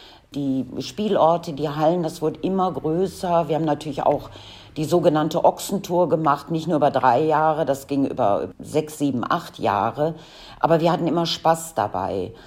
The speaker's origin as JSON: {"language": "German", "town": "Munich", "region": "Bavaria", "country": "Germany", "tie": "born there", "said": "Übrigens bin ich in München geboren, ne?"}